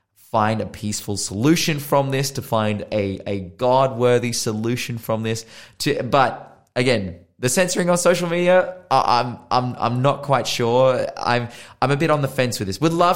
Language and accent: English; Australia; as an Australian